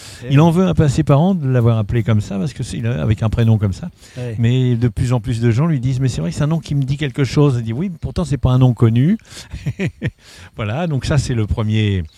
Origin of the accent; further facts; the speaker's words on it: Arcachon, Nouvelle-Aquitaine, France; Moi, je suis d'Arcachon. J'habite à Arcachon, voilà.